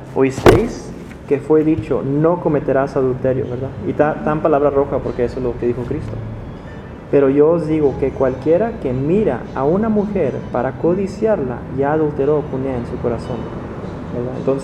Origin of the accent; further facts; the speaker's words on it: United States; De donde yo soy, Estados Unidos, si alguien se golpea, usa el nombre